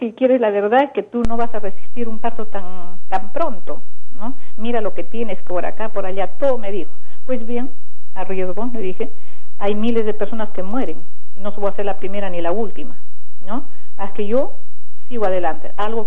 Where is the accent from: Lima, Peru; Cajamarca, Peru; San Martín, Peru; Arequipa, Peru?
Arequipa, Peru; el gobierno regional de Arequipa, porque soy arequipeña